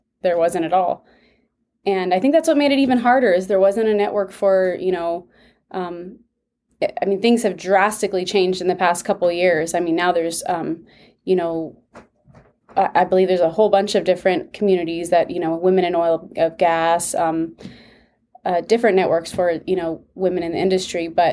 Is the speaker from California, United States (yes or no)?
yes; California, United States; So I grew up in California, and I joined the military and did that for a little bit.